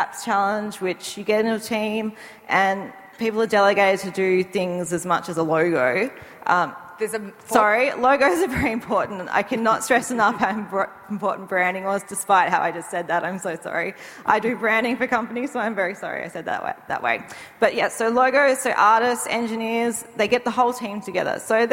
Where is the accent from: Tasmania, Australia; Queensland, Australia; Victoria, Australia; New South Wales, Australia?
Tasmania, Australia; But also, I'm from Tassie, and my team's working really hard to try and bring Tasmanians to events on the mainland.